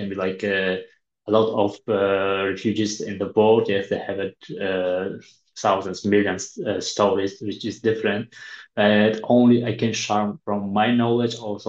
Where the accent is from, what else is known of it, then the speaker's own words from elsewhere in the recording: Tajikistan; now in Poland; I'm a refugee from Tajikistan. I've been living in Poland about 7.5 years.